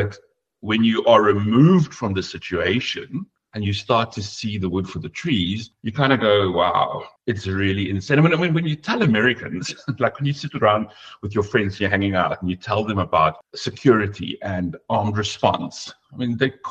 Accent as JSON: {"language": "English", "town": "Plettenberg Bay", "region": "Western Cape", "country": "South Africa", "tie": "born or raised there", "also_born_or_lived": "Port Elizabeth / Johannesburg / Durban", "said": "I grew up in Plettenberg Bay, lived in PE for a while, lived in Joburg for a while, lived in Durban for a while. I even spent 6 months in Cape Town."}